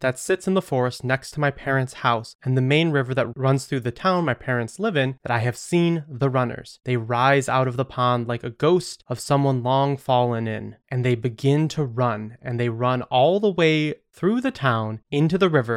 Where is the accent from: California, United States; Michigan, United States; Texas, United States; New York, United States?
Michigan, United States; I'm from Michigan, a place that has more shoreline by volume than anywhere else in the world.